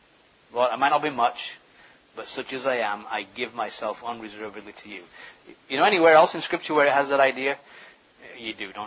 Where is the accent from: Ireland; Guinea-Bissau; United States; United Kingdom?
United Kingdom; England; I might say I'm an Englishman, but what's an Englishman?